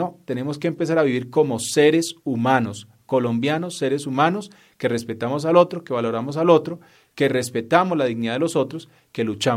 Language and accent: Spanish; Colombia; para que juntos como colombianos alcancemos algo nuevo para nuestro país.